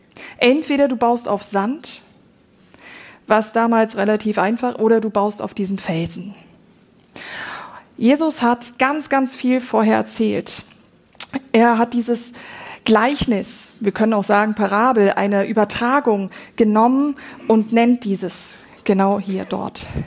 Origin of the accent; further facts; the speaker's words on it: Germany; Ahrtal, auch in meinem Heimatland, furchtbar.